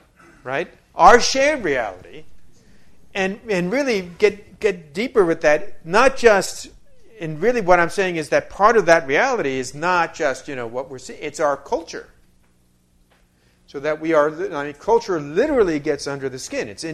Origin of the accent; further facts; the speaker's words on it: New York, United States; and I'm from New York, and I'm like walking, you know